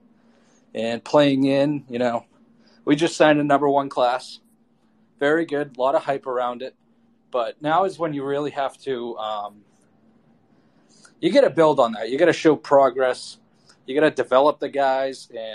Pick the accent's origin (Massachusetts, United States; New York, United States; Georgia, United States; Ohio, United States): Massachusetts, United States; Boston; accent: Boston; now in Denton, United States; I'm up here in Texas. My Boston accent, Boston Aggie.